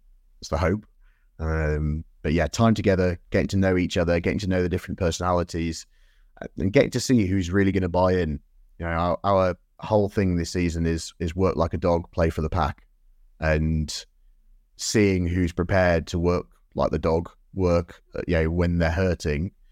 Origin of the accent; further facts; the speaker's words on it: Northern England, United Kingdom; with a name like … my heritage is very much South Wales. So, I refer to myself as a proud Welshman, very much not a proud Englishman, despite the fact I grew up in the North.